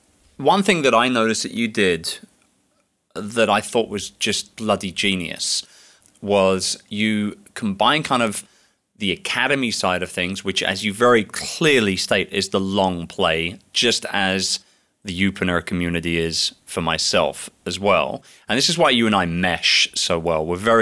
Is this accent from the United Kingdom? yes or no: yes; London, United Kingdom; I'm English. I'm from London. We just prefer it this way.